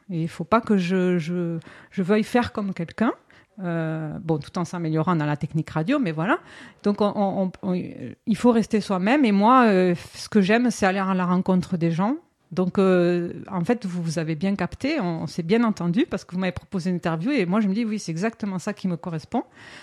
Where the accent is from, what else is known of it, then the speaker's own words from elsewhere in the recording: South-West France, France; accent: South-West France; je suis originaire du Sud-Ouest, je ne sais pas si on l'entend avec mon accent.